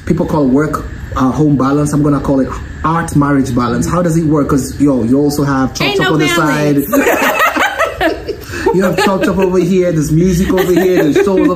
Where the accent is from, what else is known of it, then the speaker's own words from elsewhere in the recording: Kenya; born there; I was born in Kenya. I've missed Africa, man. I haven't been to Africa in a while.